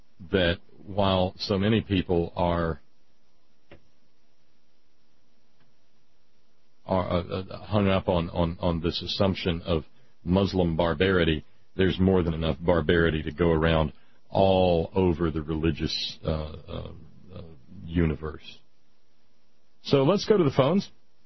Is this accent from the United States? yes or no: yes; Florence, Alabama, United States; Yeah, I grew up in Florence, and Muscle Shoals was just across the river.